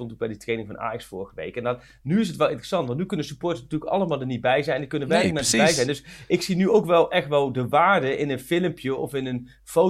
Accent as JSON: {"language": "Dutch", "region": "Gelderland", "country": "Netherlands", "said": "ik kom uit de Achterhoek, joh."}